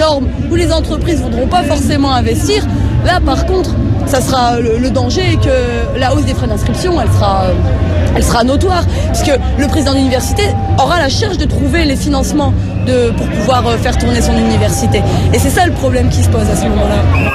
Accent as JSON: {"language": "French", "region": "Hauts-de-France", "country": "France", "said": "je suis pas de région parisienne, moi je viens du Nord-Pas-de-Calais. Bon, mine de rien, même si je vivais à Lille, quand j'étais à la fac à Lille, j'ai fait ma licence là-bas."}